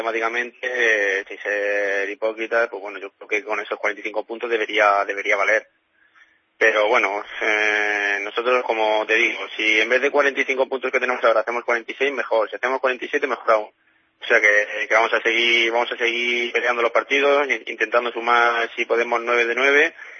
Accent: Galicia, Spain; somos de aquí de Galicia

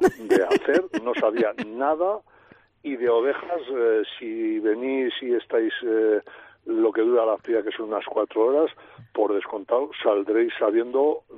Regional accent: Bilbao, Basque Country, Spain; nosotros también somos urbanitas, quiero decir que nosotros aquí aparecimos, somos de Bilbo, y aquí aparecimos hace como 17 años.

